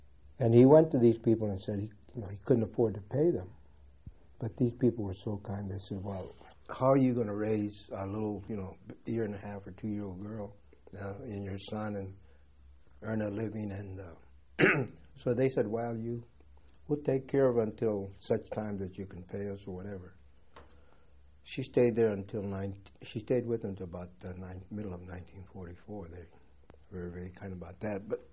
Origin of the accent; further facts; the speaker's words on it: Hanford, California, United States; I was born in California, and my father was a farmer, I was born on a farm, raised on a farm, and when we left in 1942, we left the farm. And where I was born in California is a place called Hanford